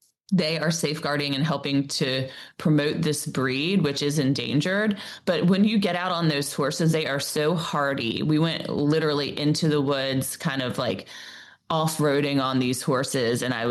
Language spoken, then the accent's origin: English; Myrtle Beach, South Carolina, United States; which is in my Myrtle Beach episode, which is my hometown in South Carolina